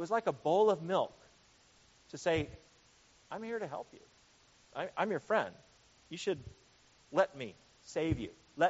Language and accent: English; United States; these people are more grateful than I am as an American who has more than I need.